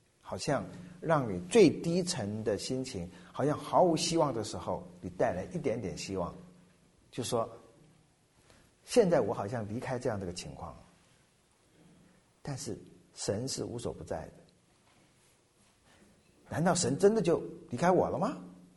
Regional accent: Xiamen, Fujian, China; 就是小金门，就在我家乡的厦门对面

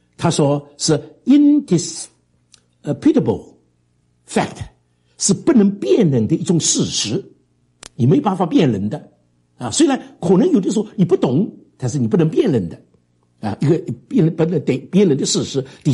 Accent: China; 所以我们中国人是非常注重道啊，我们这个常常讲是一个注重道的一个民族。

